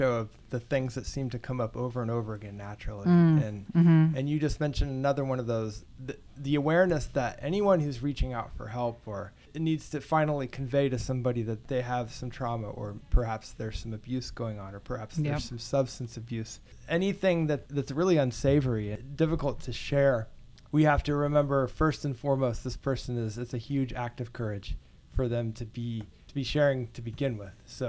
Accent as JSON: {"language": "English", "region": "Midwest", "country": "United States", "tie": "born or raised there", "said": "I grew up in the Midwest, you know, two generations away from Depression era farmers."}